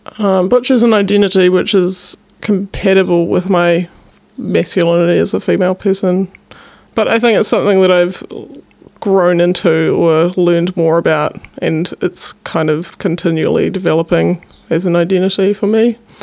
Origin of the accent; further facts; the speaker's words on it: Wellington, New Zealand; I grew up mostly on the Kapiti Coast. I have a middle-class background.